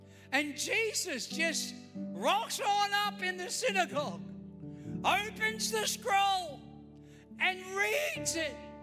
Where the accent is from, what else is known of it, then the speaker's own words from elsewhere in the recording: Australia; accent: Australian; If I were to use my Australian accent, I'd say Isaiah.